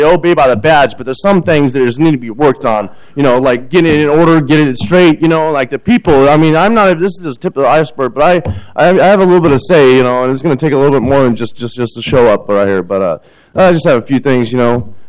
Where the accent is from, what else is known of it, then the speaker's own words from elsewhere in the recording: California, United States; I'm from California